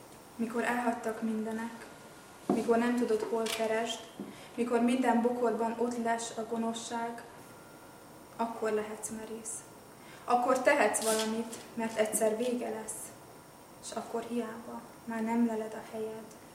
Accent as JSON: {"language": "Hungarian", "region": "Budapest", "country": "Hungary", "tie": "born or raised there", "said": "1985. október 24-én születtem Budapesten, és azóta is ott élek, ott tanulok. Jelenleg az ELTE angol-magyar szakán vagyok, 4. éves hallgató."}